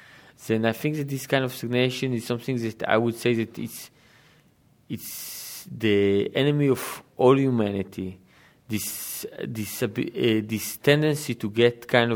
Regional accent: Israel; growing up in Israel at the Zionist time

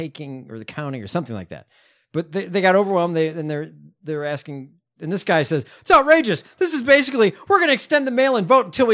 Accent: United States; I'm an American.

